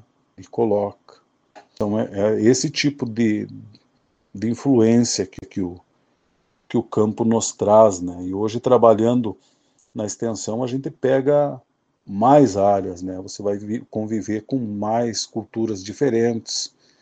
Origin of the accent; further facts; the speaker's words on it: Água Doce, Santa Catarina, Brazil; Então, é nessa forma que vem retratando aqui o local onde eu me criei. Ele é muito ligado ao tropeirismo, né? Água Doce tem esse nome por causa dos tropeiros.